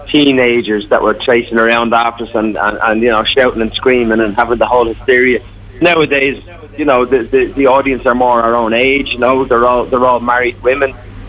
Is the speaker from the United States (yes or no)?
no; Ireland; as a kid growing up in Ireland